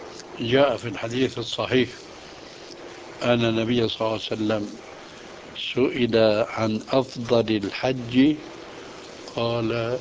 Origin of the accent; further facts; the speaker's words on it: Syria; تقليدا عندنا في سوريا ما هو أسوأ من ذلك.